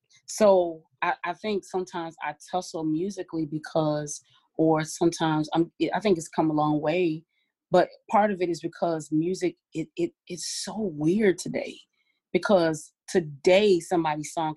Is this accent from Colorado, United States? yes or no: yes; Colorado, United States; Because in the city I was in, I'm from Colorado.